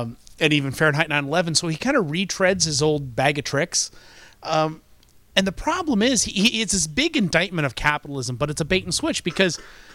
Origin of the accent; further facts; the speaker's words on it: Flint, Michigan, United States; He literally goes and talks to his priests that he grew up with when, back in my hometown of Flint, Michigan.